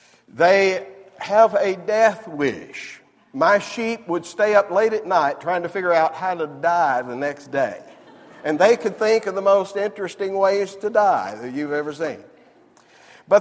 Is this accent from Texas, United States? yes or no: yes; Texas, United States; moved away; And I'm originally from Texas, you understand.